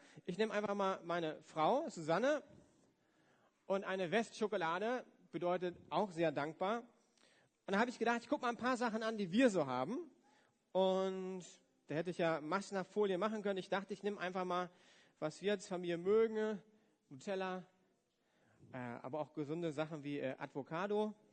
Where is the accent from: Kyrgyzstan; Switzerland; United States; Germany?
Germany; West Germany; Ich komme ja aus dem Westen, von daher haben wir auch geschickt